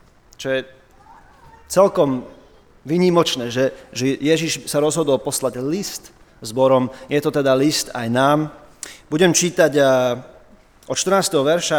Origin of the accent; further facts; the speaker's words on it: Žilina, Žilina Region, Slovakia; also born or lived in United States; vyrastal som v Žiline a zároveň 15 rokov som strávil v Štátoch. Rodičov mám teda Američanov.